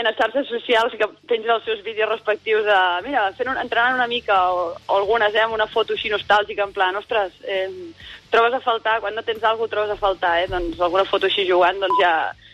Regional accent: Igualada, Catalonia, Spain; Sí, sí, sí, sóc d'Igualada. No hi visc per motius laborals

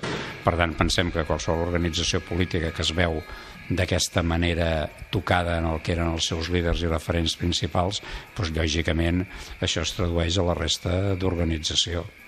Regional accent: Catalonia, Spain; som catalans.

